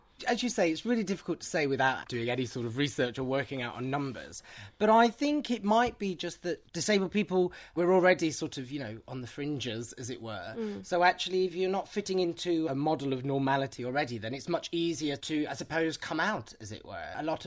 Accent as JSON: {"language": "English", "region": "England", "country": "United Kingdom", "tie": "born or raised there", "said": "I grew up in the Midlands, and sort of my dad's quite northern."}